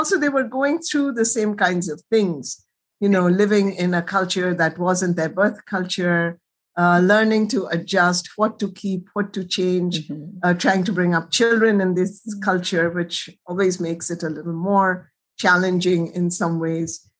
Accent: Kolkata, West Bengal, India; And I grew up in Kolkata, as did you.

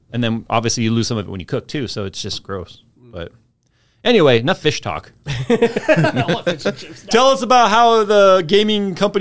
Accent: California, United States; I'm from California, so just expect it.

